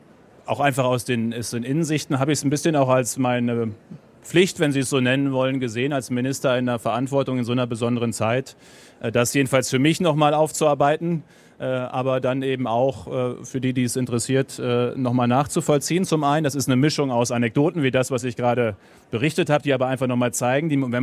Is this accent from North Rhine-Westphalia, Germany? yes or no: yes; North Rhine-Westphalia, Germany; Ich komme aus dem Dorf Münsterland, 3700 Einwohner.